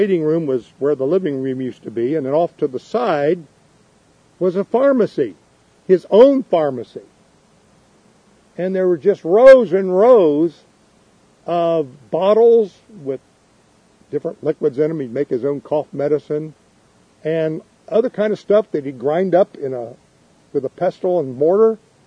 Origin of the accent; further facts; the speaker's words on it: Chillicothe, Ohio, United States; I grew up in Chillicothe, Ohio, and in the 50s, I was a little kid